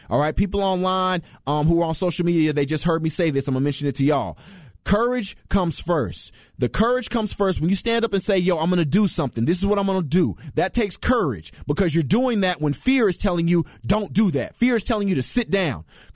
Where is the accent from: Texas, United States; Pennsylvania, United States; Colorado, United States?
Texas, United States; Tyler; Also, I'm from Tyler. Let's go, man. Shout out to East Texas.